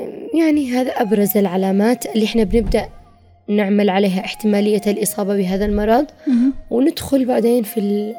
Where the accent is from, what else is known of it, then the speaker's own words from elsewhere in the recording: Yemen; وطبعا المصابين اللي عندنا في اليمن يعني أحيانا يوصل للمستشفى يفعل لك فاجعة